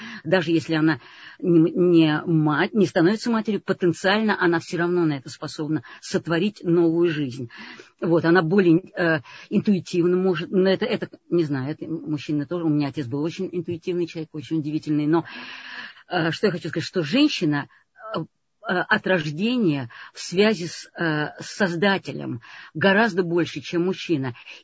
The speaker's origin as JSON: {"language": "Russian", "region": "Moscow", "country": "Russia", "tie": "born or raised there", "moved": "as an adult", "lives_now": "Amsterdam, Netherlands", "said": "Я, конечно, воспитывалась в Москве, но большую часть жизни прожила в Амстердаме"}